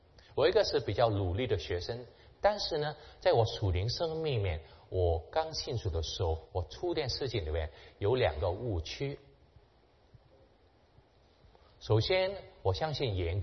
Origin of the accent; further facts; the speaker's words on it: Hong Kong; 我是在香港出生长大的，我中学就信了主